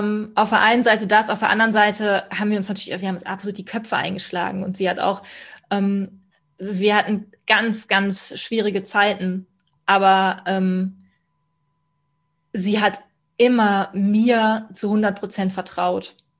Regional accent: Kempten, Bavaria, Germany; okay, dann ich bleibe in Kempten, in meiner Heimatstadt.

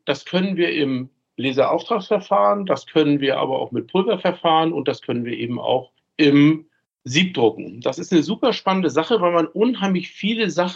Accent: Flensburg, Schleswig-Holstein, Germany; born there; ich bin 57 Jahre alt, in Flensburg geboren. Man hört es so ein bisschen auch an der Sprache.

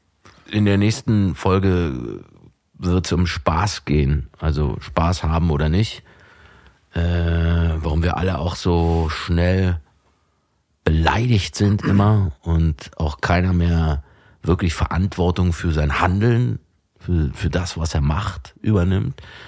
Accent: Potsdam, Brandenburg, Germany; Ich komme ja aus dem Osten und ich bin in Potsdam groß geworden

